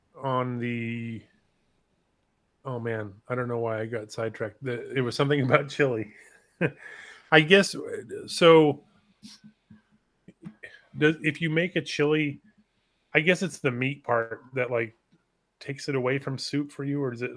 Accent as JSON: {"language": "English", "region": "California", "country": "United States", "said": "But admittedly, as a Californian, I believe we are supposed to get"}